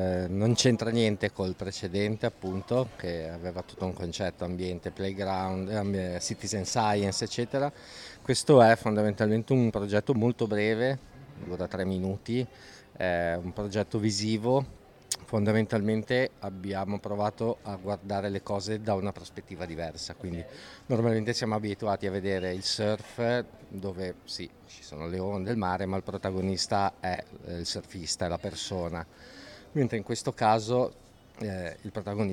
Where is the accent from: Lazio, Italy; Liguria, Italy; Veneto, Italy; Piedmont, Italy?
Liguria, Italy; Genoa; born there; now in Bogliasco, Italy; io invece sono nato a Genova, ora vivo a Bogliasco. In realtà io sono cresciuto in montagna